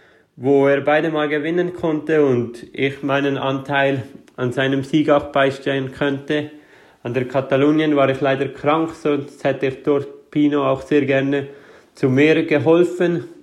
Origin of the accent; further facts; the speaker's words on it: Switzerland; born there; Diese endete am Schlusswochenende in meiner Heimat, also vor der Haustür, wo ich geboren bin.